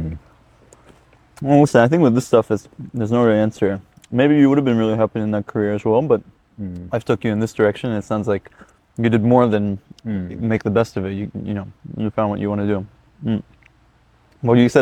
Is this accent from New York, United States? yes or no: no; Dallas, Texas, United States; I grew up in Texas, Dallas specifically, and I lived age 0 to 22 there. I went to university in Dallas as well